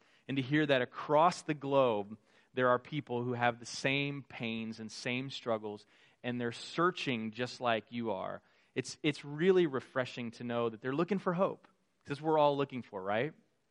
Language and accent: English; Westfield, Indiana, United States; I'm a Hoosier just like you. I'm from Westfield, Indiana, so just north of here.